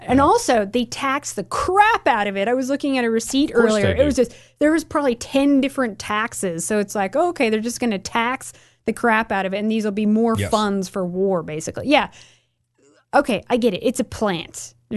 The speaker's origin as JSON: {"language": "English", "region": "Oregon", "country": "United States", "tie": "born or raised there", "said": "You know, growing up in Oregon, like everybody smoked weed."}